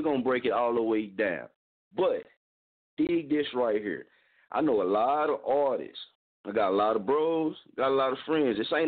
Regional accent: Muskogee, Oklahoma, United States; just on Muskogee, Oklahoma right now, my hometown

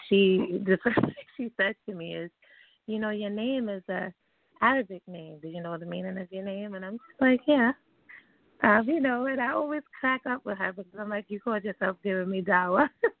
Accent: Brooklyn, New York, United States; I am from Brooklyn.

